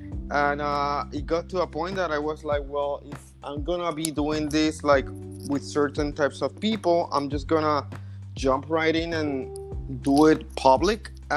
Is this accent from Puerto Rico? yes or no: yes; Puerto Rico; now in San Juan, Puerto Rico; I have been living with HIV for 7.5 years now. I'm originally from Calle, Puerto Rico. It's a town in the center of the island. So I'm a little country boy in that sense. but I'm currently living in San Juan.